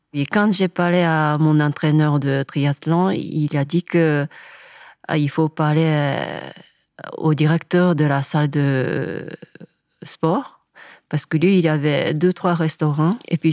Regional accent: Hiroshima, Japan; French is a second language; je suis cuisinière. J'ai grandi à Hiroshima, au Japon. Du coup, j'ai grandi en ville.

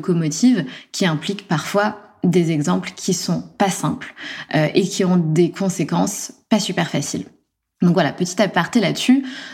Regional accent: Besançon, Bourgogne-Franche-Comté, France; moved away; Donc moi, je suis née à Besançon, donc dans le Doubs. Département 25.

